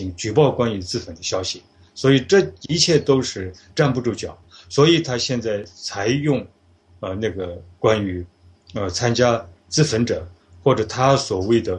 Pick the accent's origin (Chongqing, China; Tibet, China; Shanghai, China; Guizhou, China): Tibet, China; born there; 因为我们都是出生在西藏